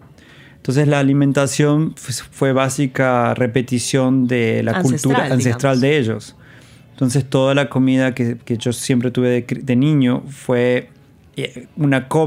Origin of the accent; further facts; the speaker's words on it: Jáchal, San Juan, Argentina; Mi niñez la pasé siempre en San Juan, en un pueblo llamado Jáchal.